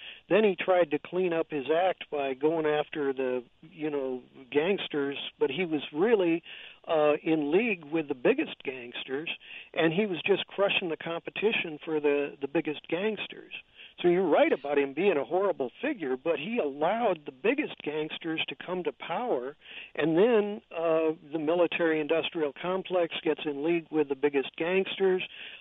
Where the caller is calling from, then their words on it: San Francisco, California, United States; I'm calling you from San Francisco